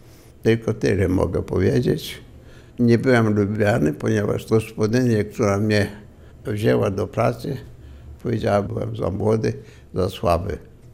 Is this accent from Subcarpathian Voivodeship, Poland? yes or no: yes; Blizne, Subcarpathian Voivodeship, Poland; Urodziłem się w Bieszczadach, blisko jeziora Salina. Właściwie miejscowość się nazywa Bliznę, między Rzeszowem a Sanokiem. Tam do szkoły chodziłem, nie skończyłem powszechnej szkoły, ponieważ Niemcy mnie wzięli na przymusowe roboty, mając 12,5 roku.